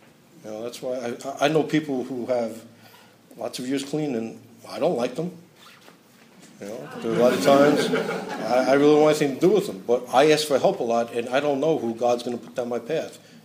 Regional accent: Brooklyn, New York, United States; accent: Brooklyn; If you don't understand my Brooklyn accent, sorry.

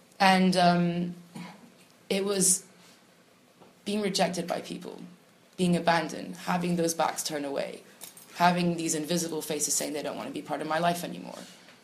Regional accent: Portugal; I grew up in Portugal, and all my life, it was normal to see drugs everywhere.

